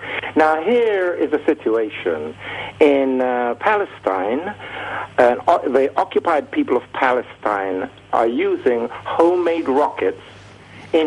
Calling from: London, United Kingdom; and I'm calling from London.

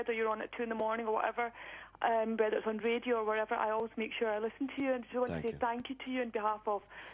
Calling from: Glasgow, Scotland, United Kingdom; I'm phoning from Glasgow.

